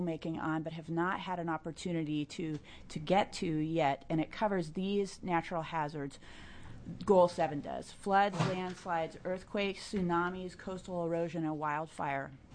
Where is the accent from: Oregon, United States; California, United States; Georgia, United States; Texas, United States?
Oregon, United States; Ashland; I grew up in Southern Oregon. Some of you know that. On a hill overlooking the town of Ashland